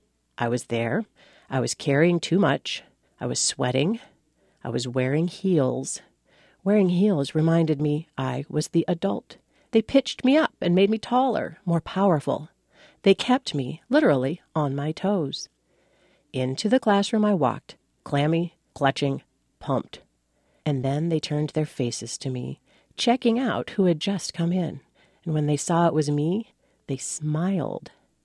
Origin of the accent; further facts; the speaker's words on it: Duluth, Minnesota, United States; I'm from Duluth